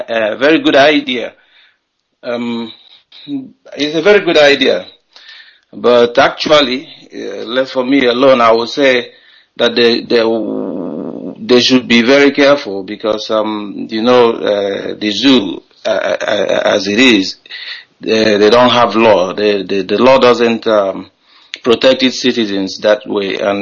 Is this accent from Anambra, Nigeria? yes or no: yes; Anambra, Nigeria; now in Spain; I hail from Enugu in Njikọ Kalọku government area of Anambra State, and I am calling from Catalonia.